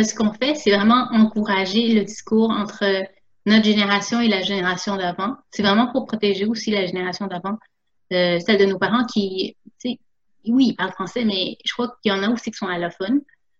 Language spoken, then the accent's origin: French; Quebec, Canada; je suis née, éduquée au Québec. J'ai eu mon éducation de A à Z ici, donc je connais votre culture et qui est ma culture.